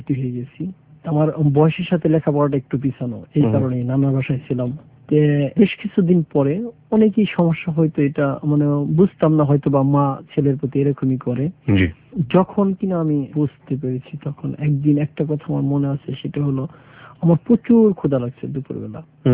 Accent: Manikganj, Dhaka Division, Bangladesh; now in Dhaka, Bangladesh; আমি বড় হয়েছি, আমি হোম ডিস্ট্রিক্ট মানিকগঞ্জ, লেখাপড়া করছি আমি মানিকগঞ্জ গভর্নমেন্ট হাই স্কুল।

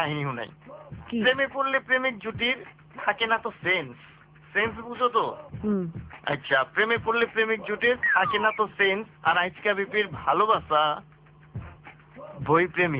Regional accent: Dhaka, Dhaka Division, Bangladesh; accent: Dhakaiya; first language Dhakaiya; আমি ঢাকায় ভাষায় কথা বলবার পারি কই শুনে পারে ঢাকায় ভাষায় কথা কইতে আমার ঢাকায় ভাষা আমার মাতৃভাষা

